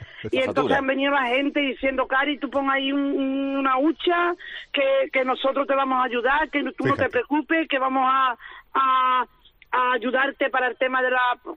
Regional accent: Sanlúcar de Barrameda, Andalusia, Spain; soy de Sanlúcar de Barrameda, lo que pasa es que estoy trabajando aquí en Sevilla.

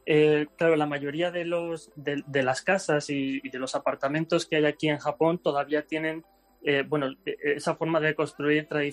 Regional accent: Alicante, Valencian Community, Spain; porque yo soy de Alicante

